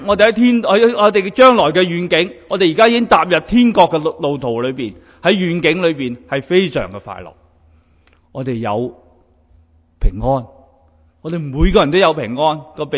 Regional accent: China; 我哋中国人好鍾意呢讲年年都有鱼，有鱼有剩，系咪？

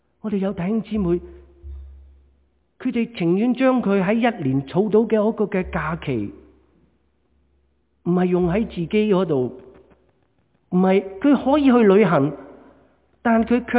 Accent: China; 所以我哋话佢好值得我哋中国人去敬佩嘅。

